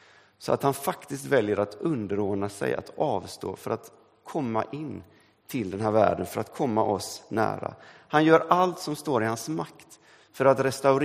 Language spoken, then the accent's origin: Swedish; Sweden; first language Swedish; now in England, United Kingdom; Jag är fortfarande svensk men jag befinner mig i ett annat sammanhang. Jag befinner mig i England.